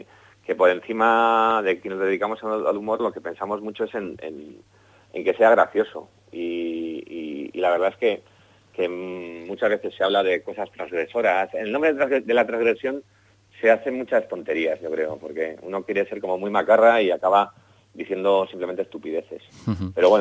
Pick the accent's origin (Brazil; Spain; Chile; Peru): Spain; Basque Country; Como vasco estamos comiendo todo el día